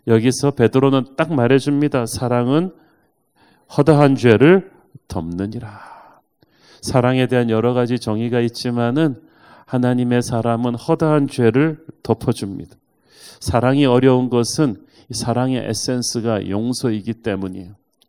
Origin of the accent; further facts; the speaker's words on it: Busan, South Korea; 제가 고향이 부산인데